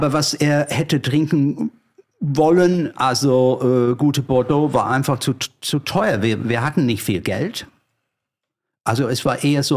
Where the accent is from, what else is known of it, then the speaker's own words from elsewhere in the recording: London, United Kingdom; German is a second language; ich stamme aus einer grüner, aber langweiliger Vorort von London. Auf der falschen Seite, der Südostseite.